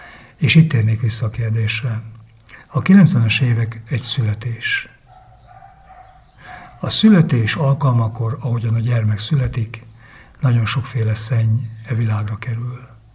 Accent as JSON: {"language": "Hungarian", "town": "Sáránd", "region": "Hajdú-Bihar", "country": "Hungary", "said": "azzal kezdtem, hogy Európa közepéből Sáránról jövök"}